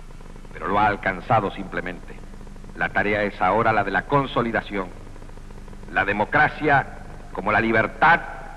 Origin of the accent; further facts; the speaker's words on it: Argentina; que hemos comprometido como ciudadanos y como argentinos sostener y defender